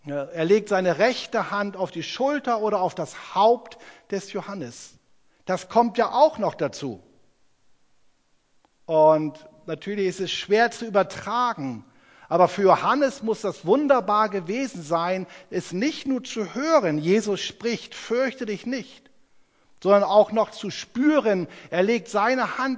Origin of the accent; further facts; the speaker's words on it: Northern Germany, Germany; Ich komme aus Norddeutschland, sagt man Tach und fertig.